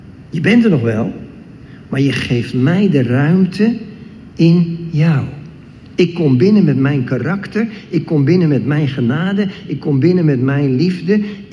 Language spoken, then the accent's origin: Dutch; Diemen, North Holland, Netherlands; born there; Mijn broer en ik, we zijn geboren in Diemen.